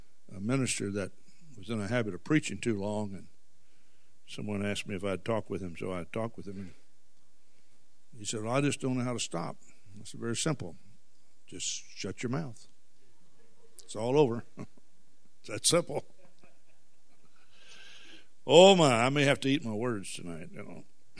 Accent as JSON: {"language": "English", "region": "the South", "country": "United States", "accent": "southern", "said": "I think it's because of my southern accent. You know, and occasionally people will say something to me about my accent."}